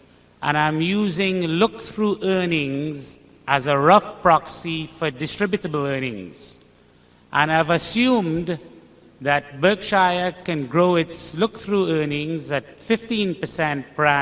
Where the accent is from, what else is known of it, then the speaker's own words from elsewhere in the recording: Trinidad & Tobago; I'm from Trinidad in the West Indies.